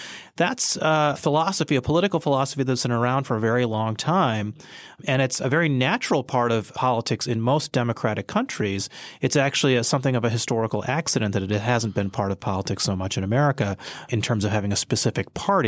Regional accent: Michigan, United States; I mean, when I was growing up in Michigan, I lived in a very integrated neighborhood where there were blacks, Hispanics, Asians.

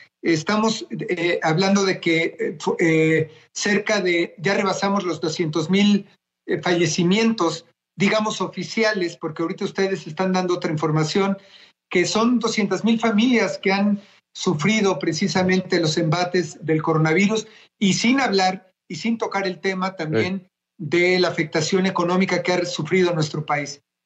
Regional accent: Mexico; yo, como muchos mexicanos, millones de mexicanos

